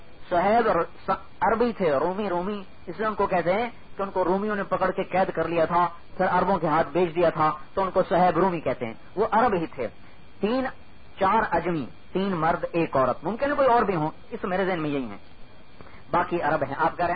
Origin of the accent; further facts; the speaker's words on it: Multan, Punjab, Pakistan; ملتان ہمارا ضلع ملتان ہے،